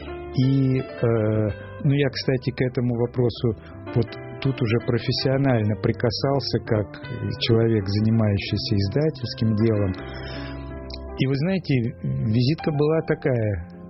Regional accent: Petropavlovsk-Kamchatsky, Kamchatka Krai, Russia; born there; also born or lived in Moscow, Russia; Я родился в Петропавловске-Камчатском.

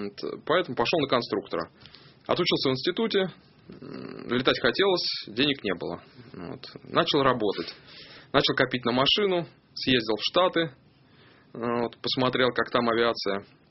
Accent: Moscow, Russia; born there; Я родился в Тушинском районе города Москвы.

